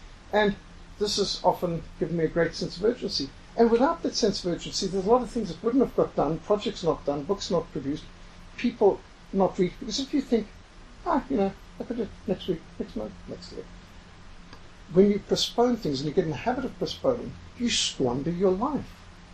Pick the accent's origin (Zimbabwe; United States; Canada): Zimbabwe; I was brought up in Rhodesia where ambushes, landmines, attacks was common, normal